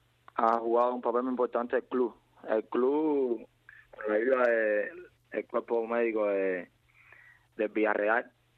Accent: Cuba; now in Spain; Todos los cubanos somos

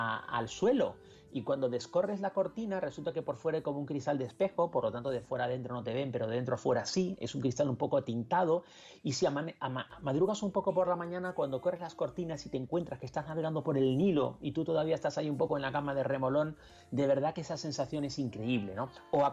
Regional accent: Canary Islands, Spain; Yo soy canario

